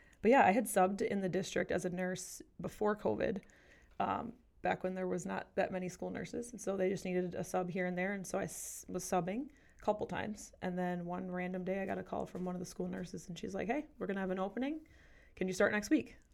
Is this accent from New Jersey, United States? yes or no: no; Verona, Wisconsin, United States; No, but I born and raised in Verona, graduated from Verona High School. So I've been here, and I'll be here.